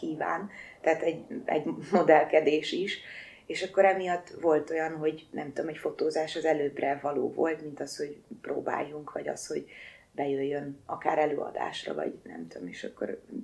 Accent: Pilisvörösvár, Pest, Hungary; És mondom, tehát én Vörösvárról jövök

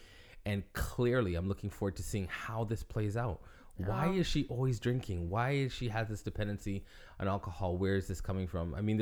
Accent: Toronto, Ontario, Canada; I grew up in big city. I grew up in Toronto. And I grew up in a very sheltered home.

